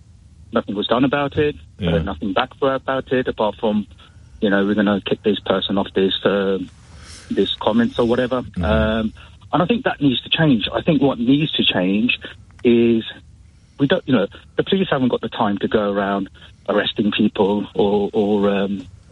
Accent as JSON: {"language": "English", "country": "United Kingdom", "tie": "born or raised there", "said": "I'm a British agent, born and bred here, paid all my taxes here"}